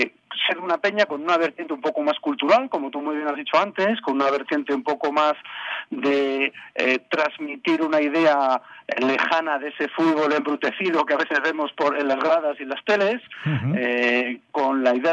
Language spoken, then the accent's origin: Spanish; Madrid, Community of Madrid, Spain; born there; abuelos, bisabuelos, padres, hermanos, todos nacidos en Tánger. Con lo cual, conozco, yo soy el único no nacido en Tánger, yo nací aquí en Madrid